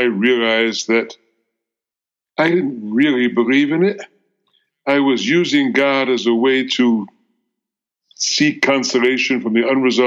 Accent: United States; I'm an American Jew, third generation in America. That means my grandparents were all immigrants from Eastern Europe. My parents were born here shortly after their parents immigrated at the turn of the 20th century.

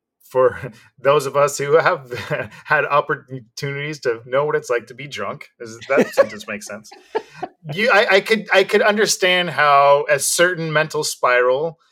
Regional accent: San Diego, California, United States; moved away as an adult; now in Los Angeles, United States; I'm from San Diego, so I've always been LA and Hollywood adjacent. Yeah. Not until my adult did I actually move to LA and got to live the dream.

